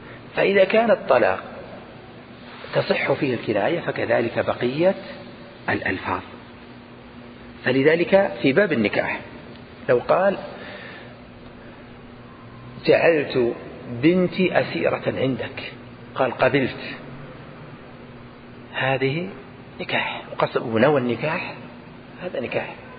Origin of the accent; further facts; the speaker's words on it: Najd, Saudi Arabia; أليس هذا عمل الناس عندنا في نجد؟